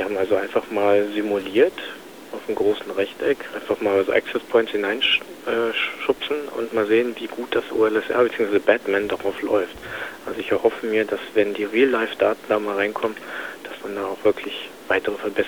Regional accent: Berlin, Germany; Ja, ich bin Berliner.

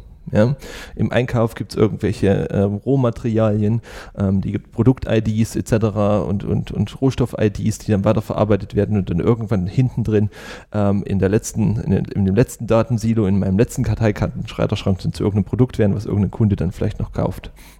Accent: Thuringia, Germany; Ich komme aus der Nähe von Oberhof, da wo immer Biathlon stattfindet und Skispringen und so. Und also direkt Skifahren von klein auf.

